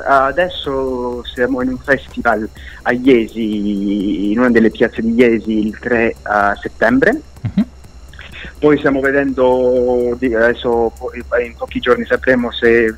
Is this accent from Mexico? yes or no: yes; Mexico; Perché io vengo dal Messico, io sono messicano